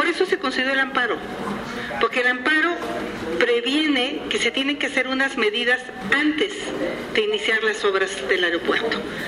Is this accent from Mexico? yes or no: yes; Hidalgo, Mexico; Yo soy hidalguense, soy originaria del Valle del Mezquital y sé lo que es no tener agua en mi región.